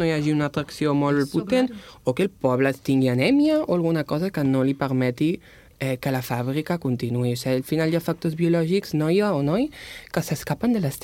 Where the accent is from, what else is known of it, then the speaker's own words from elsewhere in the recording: France; Spanish is a second language; Yo soy francesa, no me entero de cosa